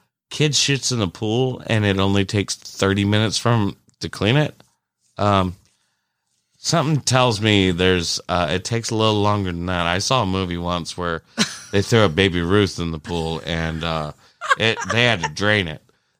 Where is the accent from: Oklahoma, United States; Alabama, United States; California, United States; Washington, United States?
Washington, United States; we're from Western Washington, 92 degrees is like killing us.